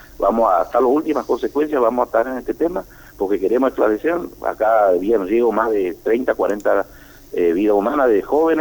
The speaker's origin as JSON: {"language": "Spanish", "town": "Gobernador Virasoro", "region": "Corrientes", "country": "Argentina", "said": "porque si bien somos de Virasoro"}